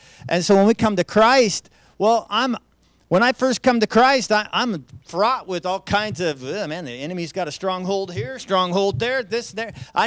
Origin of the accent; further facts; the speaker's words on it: Idaho, United States; since I'm from Central Idaho